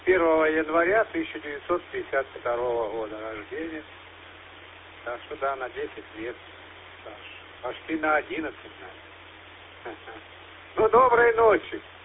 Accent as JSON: {"language": "Russian", "town": "Zemlyansk", "region": "Voronezh Oblast", "country": "Russia", "said": "Я из Цемлянска города."}